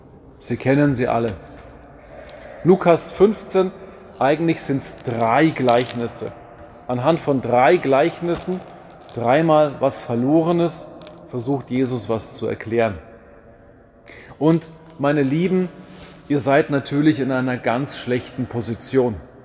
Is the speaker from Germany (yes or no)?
yes; Bavaria, Germany; Wir sind hier in Oberbayern. Ich komme aus Franken.